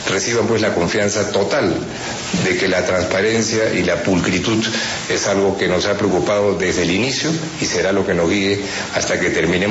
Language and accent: Spanish; Peru; Yo vengo de Perú, que es un país que tiene tantas semejanzas como Colombia